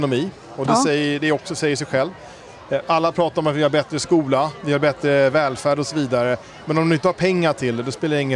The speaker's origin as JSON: {"language": "Swedish", "town": "Tyresö", "region": "Stockholm County", "country": "Sweden", "tie": "born or raised there", "said": "jag är ju född och uppvuxen i Tyresö. Jag har bott här nästan hela mitt vuxna liv. Mm. Jag har inga planer på att flytta."}